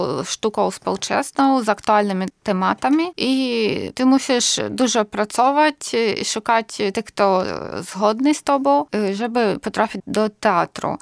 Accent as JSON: {"language": "Polish", "region": "Luhansk Oblast", "country": "Ukraine", "also_born_or_lived": "Kyiv", "second_language": "Polish", "moved": "as an adult", "said": "ja jestem z Donbasu, ja z małego miasteczka blisko Lugańska. Ja musiałam wyjechać do Kijowa jeszcze w 14 roku"}